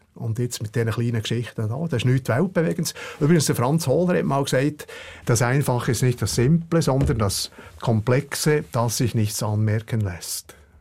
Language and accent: German; Bern, Switzerland; Ja, ich probiere natürlich als Berner, dass ich es nicht langweilig erzähle.